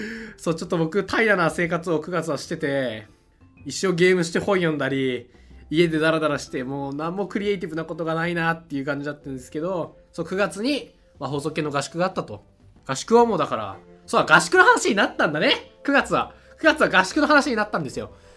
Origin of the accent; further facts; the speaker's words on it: Ibaraki, Japan; 僕、茨城県民なんですけど